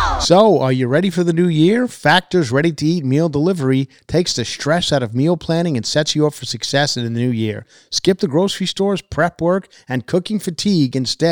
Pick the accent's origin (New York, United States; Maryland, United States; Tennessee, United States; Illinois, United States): New York, United States; Ronkonkoma; Some sad news from my hometown of Ronkonkoma.